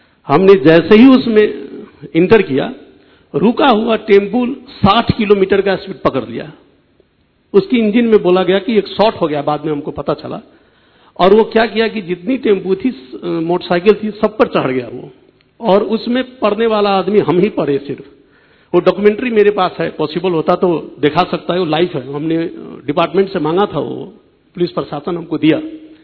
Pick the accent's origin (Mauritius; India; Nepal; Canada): Nepal; Kathmandu, Bagmati; और हम काठमांडू से आए हैं।